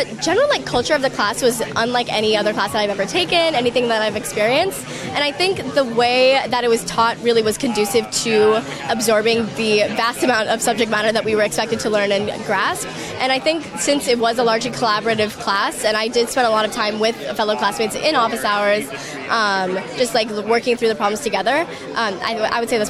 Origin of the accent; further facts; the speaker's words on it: Colorado, United States; So for example, I'm from Colorado